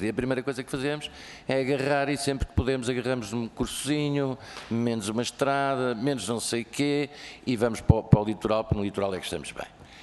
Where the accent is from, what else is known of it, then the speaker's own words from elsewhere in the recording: Coimbra, Centro, Portugal; porque eu até sou de Coimbra, não sou de Oliveira do Hospital